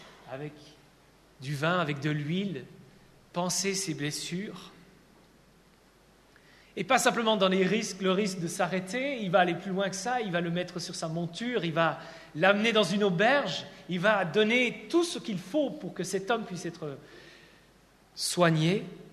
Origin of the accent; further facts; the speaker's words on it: Switzerland; Naturellement, moi, j'ai vécu en Suisse, j'ai grandi en Suisse.